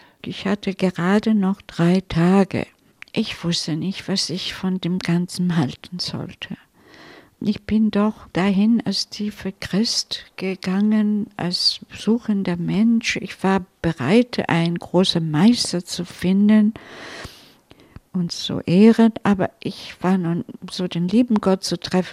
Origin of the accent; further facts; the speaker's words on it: Turin, Piedmont, Italy; diese Gruppe kam von meiner Heimatstadt, Turin.